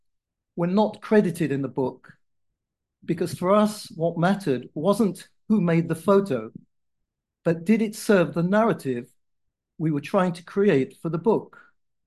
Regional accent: London, United Kingdom; well, I'm from London.

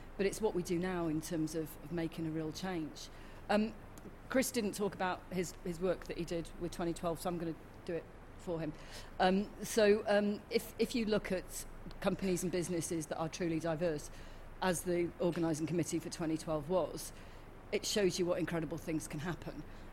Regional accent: Wales, United Kingdom; because I'm Welsh, so I talk really quickly.

